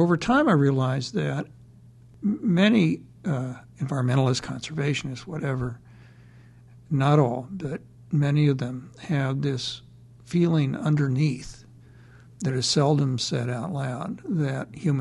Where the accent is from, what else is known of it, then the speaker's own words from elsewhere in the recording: Kansas City, United States; Outside of Kansas City, in the suburban edge of Kansas City.